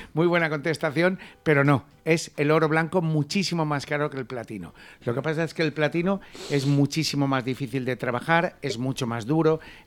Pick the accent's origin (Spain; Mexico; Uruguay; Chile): Spain; Somos españoles, siempre lo dejamos todo para el final